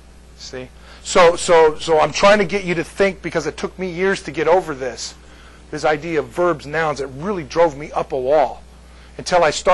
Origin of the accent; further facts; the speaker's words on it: United States; because I'm an American, and especially a big American